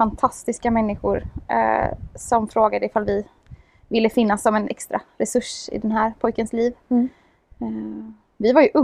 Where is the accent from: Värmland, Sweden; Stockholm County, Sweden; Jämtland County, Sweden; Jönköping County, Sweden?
Jönköping County, Sweden; Tranås; Jag är uppvuxen i Lövsta kyrkan i Tranås.